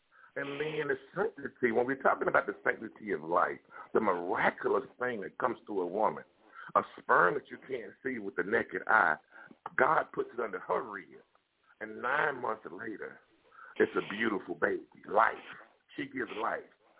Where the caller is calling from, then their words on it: Chicago, Illinois, United States; from the south side of Chicago.